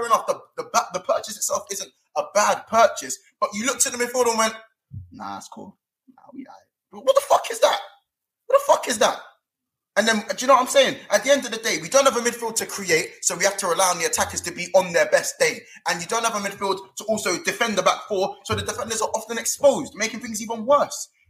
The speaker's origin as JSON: {"language": "English", "region": "London", "country": "United Kingdom", "said": "I'm from North London originally."}